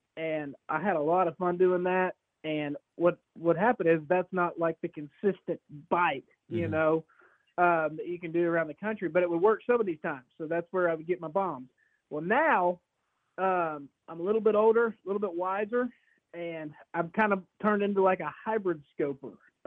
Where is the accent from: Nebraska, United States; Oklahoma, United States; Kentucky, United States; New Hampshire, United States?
Oklahoma, United States; Norman; Yeah. Oh, yeah. I grew up in Norman. I bought my first house in Norman.